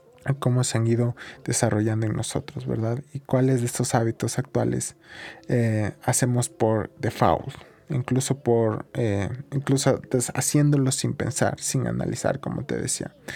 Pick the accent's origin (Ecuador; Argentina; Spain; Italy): Ecuador; al menos aquí en mi país, en Ecuador, hay diferentes librerías